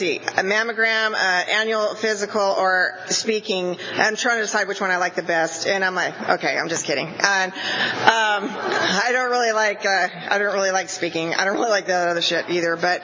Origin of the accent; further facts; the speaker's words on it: Porterville, California, United States; I'm from Porterville. I grew up in Porterville. I was born and raised there, and I'm 54 years old.